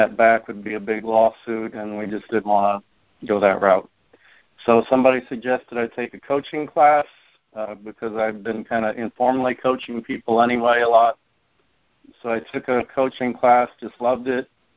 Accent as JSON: {"language": "English", "town": "St. Louis", "region": "Missouri", "country": "United States", "tie": "born or raised there", "said": "She's from Alabama. I grew up in St. Louis."}